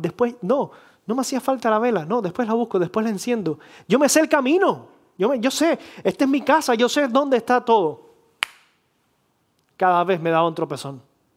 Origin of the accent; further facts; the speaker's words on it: Cuba; en Cuba, de donde yo vengo, es muy común que hayan cortes de electricidad